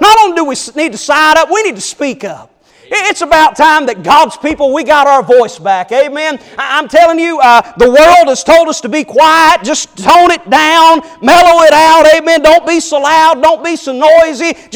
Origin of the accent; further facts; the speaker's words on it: Arkansas, United States; I'm from Arkansas. We didn't have a lot to do out there.